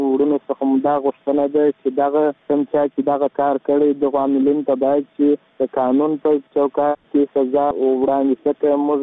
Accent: Helmand, Afghanistan; زه … يم د هلمند ولایت مرکز نه واچم.

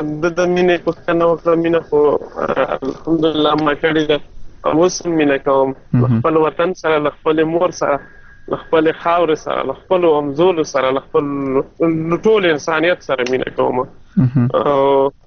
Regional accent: Mandozai, Khost, Afghanistan; now in Saudi Arabia; زه د خوست مندوزې ولسوالۍ یم د خان کلی د شبوخیل اوسیدونکی یم

